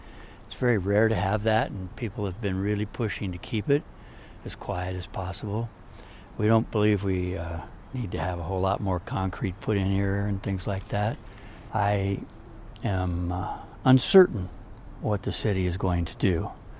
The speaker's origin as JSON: {"language": "English", "town": "Santa Rosa", "region": "California", "country": "United States", "tie": "born or raised there", "said": "as a boy, I grew up near Roseland Creek, and I knew about the woodland and about the creek riparian corridor."}